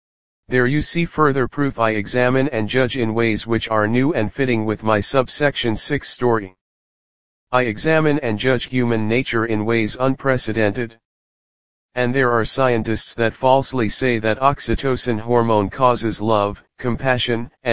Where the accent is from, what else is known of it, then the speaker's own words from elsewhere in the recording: Edmonton, Alberta, Canada; I have rights. I am a Canadian citizen. You are now an ear witness of my paramount teachings, which I … of Edmonton, am the sole author of.